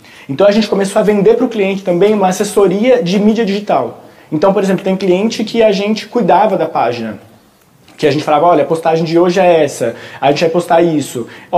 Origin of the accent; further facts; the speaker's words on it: São Paulo, Brazil; also born or lived in Piracicaba; eu sou daqui de São Paulo e meus pais se mudaram para Piracicaba, que era onde o Arthur morava.